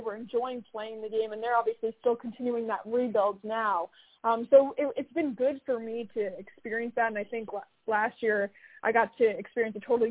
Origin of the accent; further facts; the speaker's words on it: Connecticut, United States; now in Houston, United States; Yeah, I'm from Connecticut, so I'm down in Houston still. My sisters and my mom are in Connecticut.